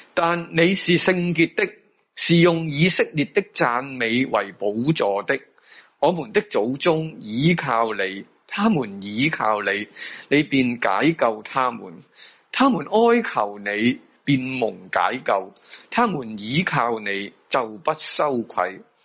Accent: Hong Kong; 我哋香港人喺呢个时间呢都会觉得呢个世界好多嘅阴霾

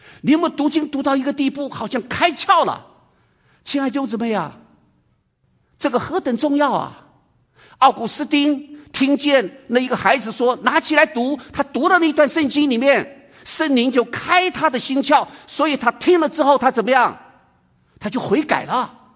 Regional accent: China; 我们中国人常讲真知，然后呢力行

